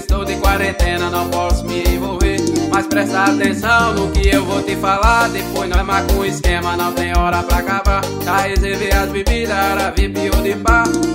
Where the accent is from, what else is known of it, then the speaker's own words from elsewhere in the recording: Patos, Paraíba, Brazil; para minha cidade natal, Patos, Paraíba.